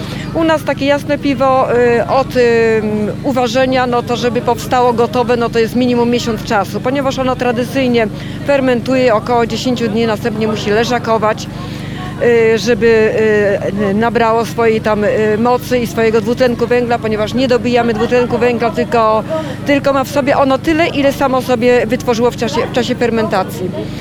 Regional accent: Wschowa, Lubusz Voivodeship, Poland; Przyjechaliśmy ze Wschowy, gminy Wschowy, naszego województwa lubuskiego oczywiście.

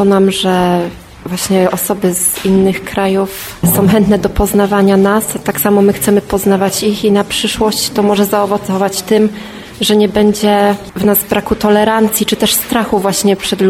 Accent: Szprotawa, Lubusz Voivodeship, Poland; now in Zielona Góra, Poland; pochodzę ze Szprotawy. Aktualnie mieszkam w Zielonej Górze.

